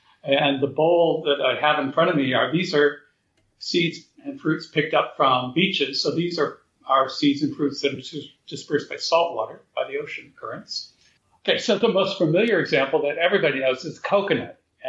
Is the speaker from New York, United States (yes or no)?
no; Florida, United States; I grew up here in Florida, so for me, palms are just as natural and a normal part of the environment